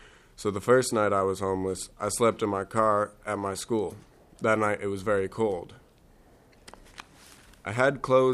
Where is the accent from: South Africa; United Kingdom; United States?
United States; Minneapolis, Minnesota; hello, and thank you, Madam Chair and committee. I'm from Minneapolis, and I'm 18 years old, and this is how I became homeless